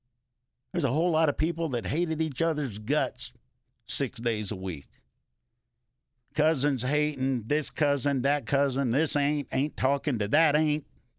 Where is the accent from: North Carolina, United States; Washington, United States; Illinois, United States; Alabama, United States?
Alabama, United States; And I've talked about where I grew up and how I grew up in Alabama and the University of Alabama football.